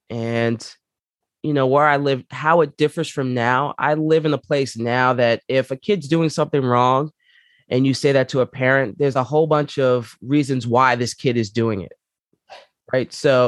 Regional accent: New York, United States; So growing up there, you know, I grew up in Co-op City. And for those who live in the Bronx, they know where that's at.

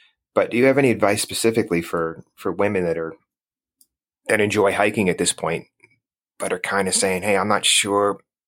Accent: Northeast, United States; You know, growing up in the Northeast, I had driven through some of these areas

